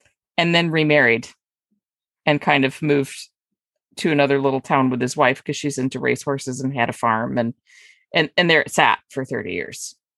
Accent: Flint, Michigan, United States; Oh, trust me. I grew up just outside of Flint.

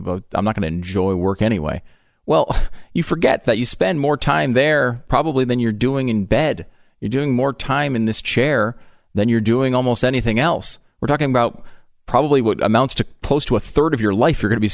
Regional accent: United States; But it's also just a great freaking thing for, as an American, we don't have people doing this

